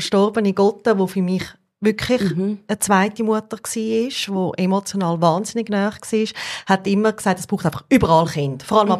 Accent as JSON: {"language": "German", "region": "Zurich", "country": "Switzerland", "tie": "born there", "said": "Und ich bin in einer WG im Seefeld geboren"}